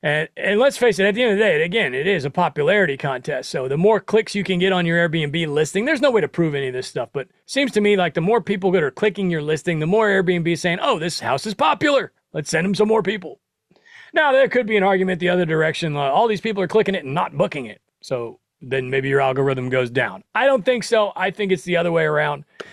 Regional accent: Nebraska, United States; Hell, I'm from Nebraska. It's probably a pretty similar vibe. There's way less stuff to do where I'm from.

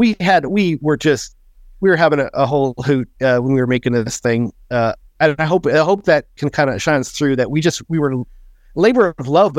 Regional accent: Manitoba, Canada; also born or lived in Oklahoma; I mean, I was born in Oklahoma, so that's kind of where this whole thing gets started from. But I didn't live there too long. I moved up to rural Manitoba when I was a kid.

